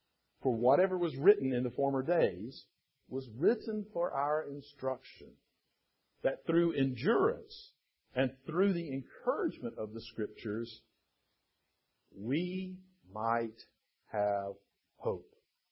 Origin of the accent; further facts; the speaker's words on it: United States; As an American, I find it repulsive and dangerous.